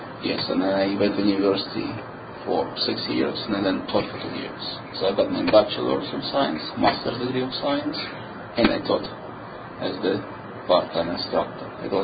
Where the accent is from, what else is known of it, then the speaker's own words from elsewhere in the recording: Israel; moved away as an adult; now in Canada; Yes, I immigrated from Israel. I was in Toronto for 10 days.